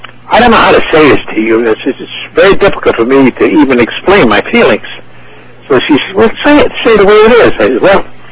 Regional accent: San Diego, California, United States; Okay. I am from San Diego. I'm retired now.

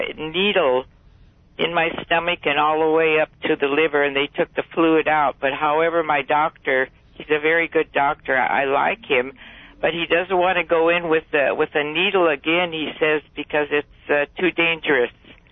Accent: Buena Park, California, United States; I'm from Buena Park, and I'm retired.

